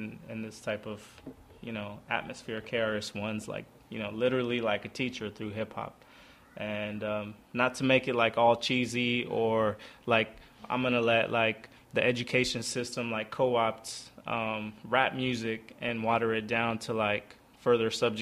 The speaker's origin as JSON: {"language": "English", "town": "Bakersfield", "region": "California", "country": "United States", "said": "Originally from a small, I'm from the Central Valley, from East Bakersfield. If a lot of people are familiar with, like, the Central Valley, it's really hot. My family moved there a long time ago to work agriculture, like working the grapes."}